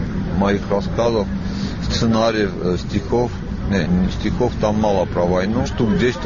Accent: Tskhinvali, South Ossetia, Georgia; Просто я родился в Цхинвале, долгое время там жил.

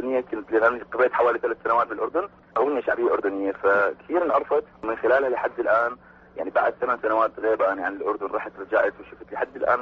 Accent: Iraq; أما كعراقيين ما عندنا إذاعة ولا عندنا تي في

